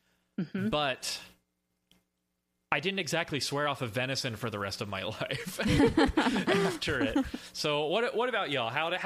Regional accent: Texas, United States; Because I grew up in South Texas. We eat deer.

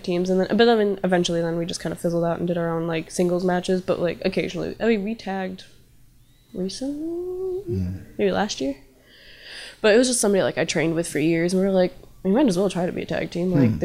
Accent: Chicago, Illinois, United States; And like, we're from Chicago.

